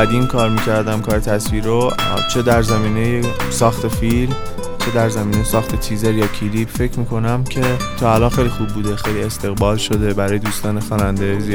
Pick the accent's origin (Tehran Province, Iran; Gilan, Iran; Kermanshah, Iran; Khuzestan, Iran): Tehran Province, Iran; Tehran; born there; متولد تهرانم، به سمت پاسدار زندگی میکنم، 25 سالمه، متولد یک آذر هم هستم، هم آذری هم هم آبانی.